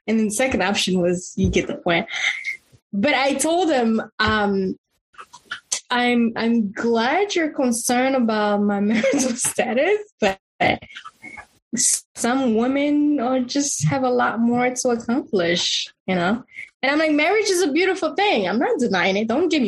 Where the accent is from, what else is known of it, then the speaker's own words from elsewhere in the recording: Togo; But I guess the zobon is the native way we call it in my home country. So I figure when my Ewe girls or Togolese fr